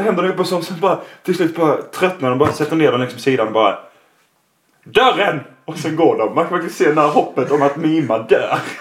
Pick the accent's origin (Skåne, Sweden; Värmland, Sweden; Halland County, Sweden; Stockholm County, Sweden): Skåne, Sweden; Ja, och jag är skåning.